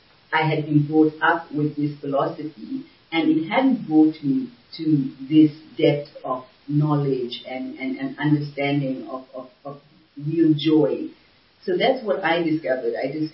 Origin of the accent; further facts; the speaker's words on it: Zimbabwe; because I'm from Zimbabwe, from Africa, and nobody goes to India from the people I know